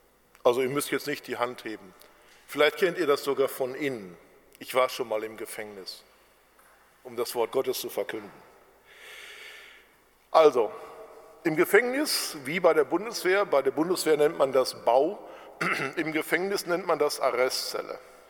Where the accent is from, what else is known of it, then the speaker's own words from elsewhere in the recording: Bochum, North Rhine-Westphalia, Germany; born there; ich bin gebürtiger Bochumer